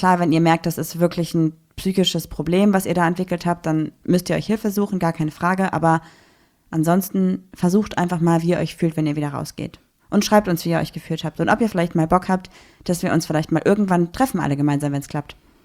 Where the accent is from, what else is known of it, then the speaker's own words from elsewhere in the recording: Düsseldorf, North Rhine-Westphalia, Germany; Ich mag Köln auch sehr gerne, auch als Düsseldorferin.